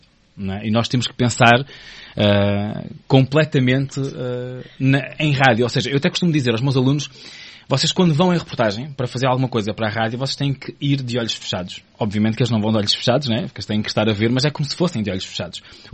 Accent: Luso, Aveiro, Portugal; also born or lived in Bragança; eu estive 7 anos em Bragança e depois tinha uma vontade enorme de voltar porque eu sou daqui do distrito de Aveiro, sou do Luso

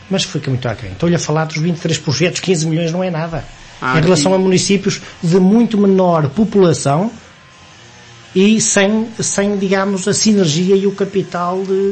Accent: Amarante, Norte, Portugal; ou até mais nos interiores, de onde eu sou natural, no caso de Amarante, Felgueiras, Vizela, Paz Ferreira

